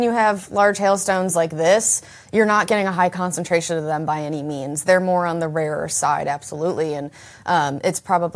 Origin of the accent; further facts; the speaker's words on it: Rochester, New York, United States; Like, I'm from Rochester, New York, and I remember hail when I was growing up